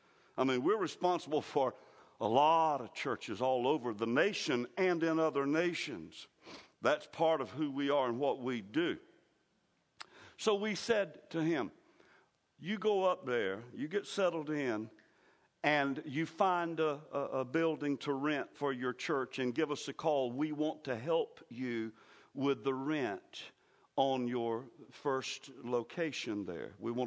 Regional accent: the South, United States; Now, I'm from the South, the Bible Belt.

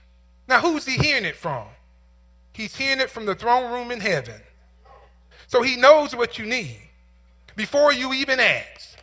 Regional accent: United States; I'm from Marion County.

